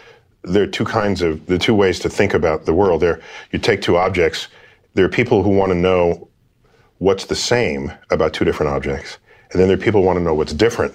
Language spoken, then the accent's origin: English; United States; But as an American, I wanted it here on our soil.